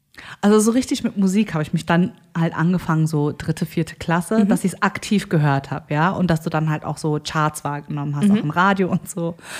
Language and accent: German; South Korea; Und ja, ich komme aus Korea. Ja, als ich in der Grundschule war, habe ich auch K-Pop gehört, wenn ich in Korea war.